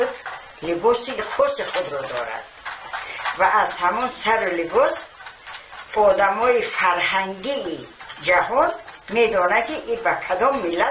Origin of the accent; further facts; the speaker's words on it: Tajikistan; و من از این فخر میکردم که من تاجیکم